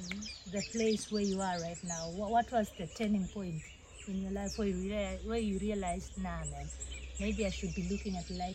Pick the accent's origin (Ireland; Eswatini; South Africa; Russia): Eswatini; Being born in a country, I'm from Eswatini